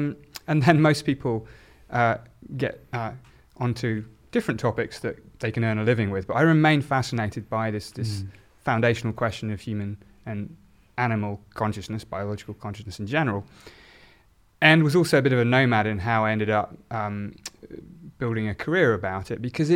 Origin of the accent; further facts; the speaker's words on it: South East England, United Kingdom; born there; Well, so I was born in Oxfordshire. My mother was from a Catholic family from Yorkshire, actually. My father was from a Hindu family in Uttar Pradesh.